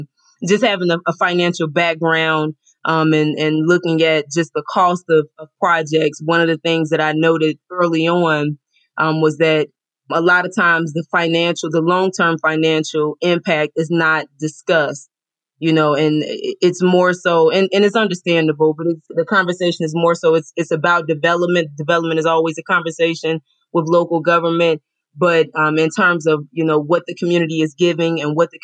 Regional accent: Gary, Indiana, United States; I am from Gary, Indiana

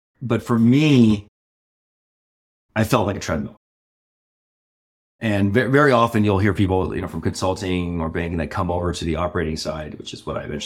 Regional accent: Los Angeles, California, United States; born there; So I was born in Hollywood or Los Angeles and first generation immigrant parents.

